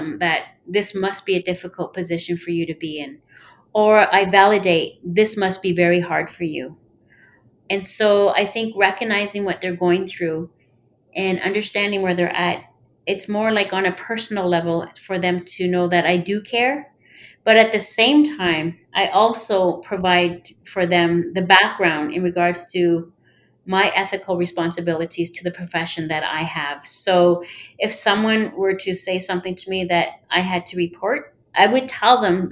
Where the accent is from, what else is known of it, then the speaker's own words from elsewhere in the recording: Wikwemikong, Ontario, Canada; what I shared with you is I'm from Wukumakong, and I'm from a First Nations community located on Manitouan Island. I am an Ojibwe. I'm a mother of four, and I'm married to a Mohawk.